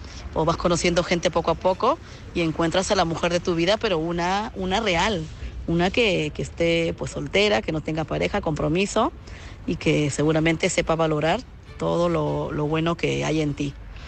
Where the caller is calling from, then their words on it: Madrid, Community of Madrid, Spain; de Madrid.